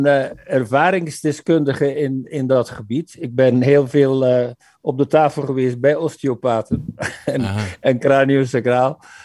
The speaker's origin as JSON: {"language": "Dutch", "region": "Flanders", "country": "Belgium", "moved": "yes", "lives_now": "California, United States", "said": "Ik ben geboren in België, ik ben Vlaming. Ik woon sinds 1995 in Californië."}